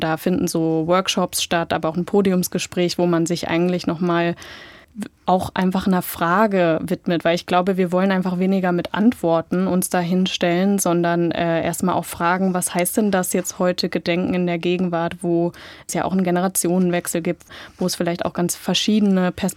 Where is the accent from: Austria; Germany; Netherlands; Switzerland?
Germany; Halle, Saxony-Anhalt; Übrigens wieder eine Erinnerung an meine Jugend in Halle.